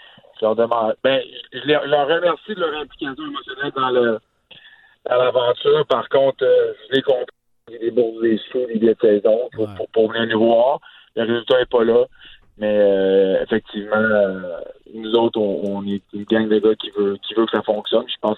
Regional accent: Montreal, Quebec, Canada; Je te dirais que j'ai grandi à Montréal dans les grandes années de l'Ouest.

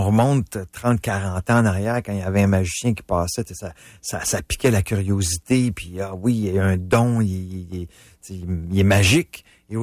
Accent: Sainte-Adèle, Quebec, Canada; born there; Je suis né à Sainte-Adèle, c'est dans ma polyvalente en plus.

